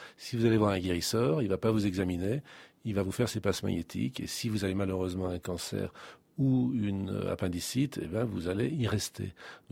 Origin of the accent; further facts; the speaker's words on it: Lyon, Auvergne-Rhône-Alpes, France; vous savez que je suis lyonnais